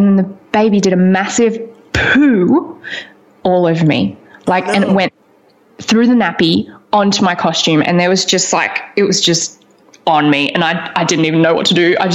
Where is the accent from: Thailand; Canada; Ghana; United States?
Thailand; because I grew up in Thailand, so a lot of the time, you know, the cast would go down from stomach bugs and stuff.